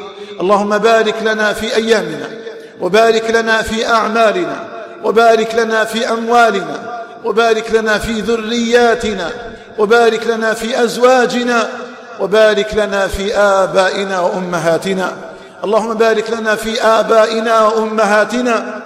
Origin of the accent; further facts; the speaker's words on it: Algeria; اللهم اجعل بلادنا الجزائر آمنة مطمئنة.